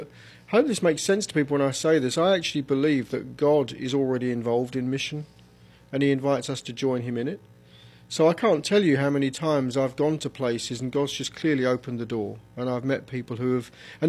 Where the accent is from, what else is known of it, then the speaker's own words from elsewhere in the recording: United Kingdom; Although I'm from Britain and we now do it all over the world, it actually began here in Virginia.